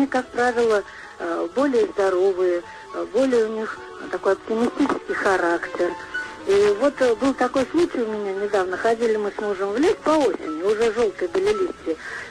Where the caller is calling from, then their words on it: Saratov, Saratov Oblast, Russia; Я звоню из Саратова.